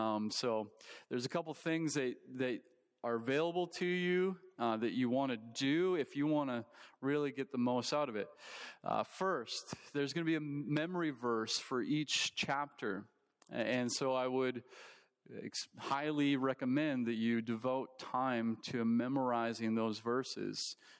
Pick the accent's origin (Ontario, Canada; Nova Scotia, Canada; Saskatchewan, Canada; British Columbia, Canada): British Columbia, Canada; Vanderhoof; now in United States; I grew up in Vanderhoof. We moved down to the state of sunny California in 2017.